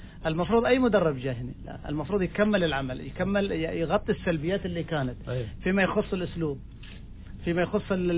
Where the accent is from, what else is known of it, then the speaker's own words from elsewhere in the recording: Oman; نحن كلاعبين عمانيين